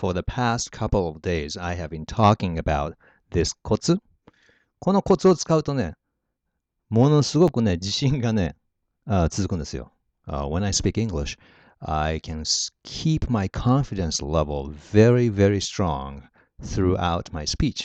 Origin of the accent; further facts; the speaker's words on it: Japan; Spanish is a second language; moved away as an adult; also born or lived in Mexico City, Mexico; now in United States; soy de Japón. Yo vivo en los Estados Unidos con mi esposa y un perro. Trabajo como una analista en el firma Borg Consulting. Yo estudié español en la Ciudad de México hace 25 años.